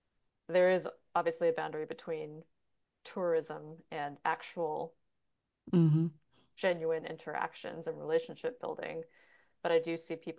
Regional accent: Arkansas, United States; in my home state of Arkansas. So if this is going to an international audience, people probably won't have any idea where that is, but it's where I grew up

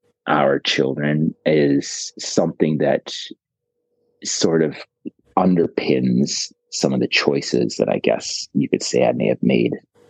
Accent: Edmonton, Alberta, Canada; born there; I was born in Edmonton, spent the first couple of years of my life there.

